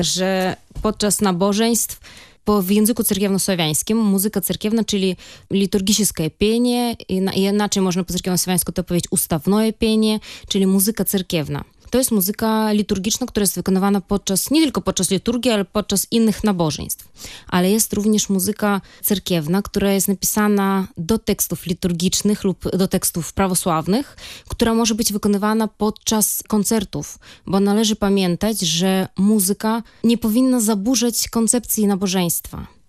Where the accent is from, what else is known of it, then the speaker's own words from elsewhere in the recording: Belarus; moved away as an adult; now in Poland; ale pochodzę z Białorusi. Przyjechałam tutaj do Polski na studia.